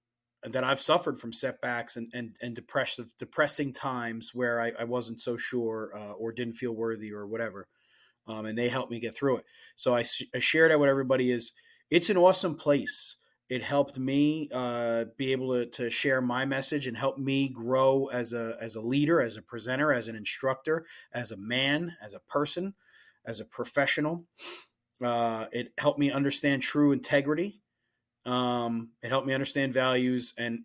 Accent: New Jersey, United States; because I'm just from Jersey and that's a thing that we always said.

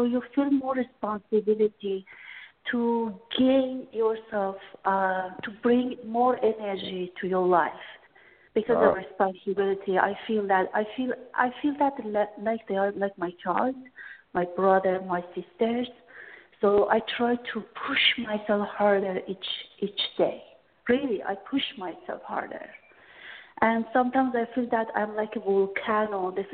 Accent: Canada; because I'm Canadian, I lived in Canada.

